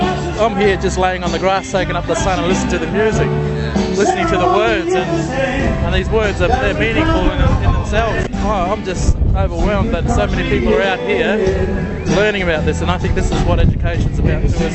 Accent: Kempsey, New South Wales, Australia

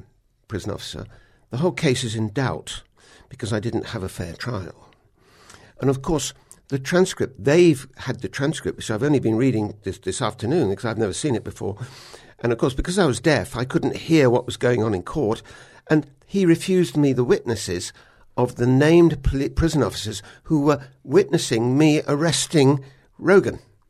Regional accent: South West England, United Kingdom; I come from Somerset

